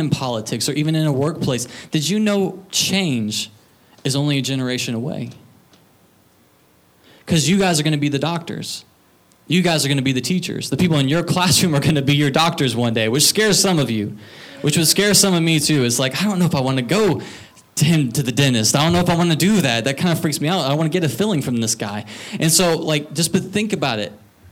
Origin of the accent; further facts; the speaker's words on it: Mississippi, United States; I grew up in Mississippi with like the belt buckle of the Bible belt or just off to the right of the belt buckle.